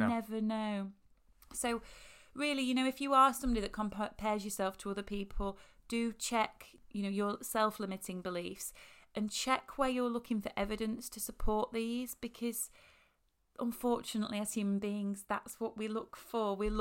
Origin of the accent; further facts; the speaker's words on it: Yorkshire and the Humber, United Kingdom; accent: Yorkshire; And you can tell I've been very vulnerable just then, because my accent went super, super Yorkshire.